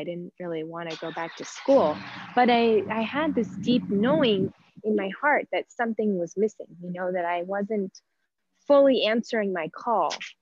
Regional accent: Aspen, Colorado, United States; also born or lived in Denver; I am originally from Aspen, Colorado. I was born in Aspen and I grew up in the valley there.

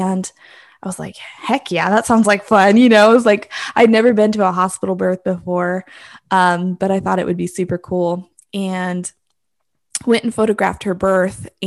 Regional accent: Oregon, United States; I grew up in Oregon, and he lived in Missouri.

